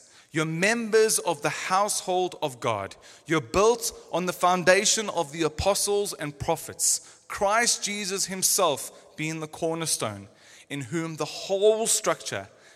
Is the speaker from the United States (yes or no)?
no; South Africa; now in London, United Kingdom; That me as a South African would be petrified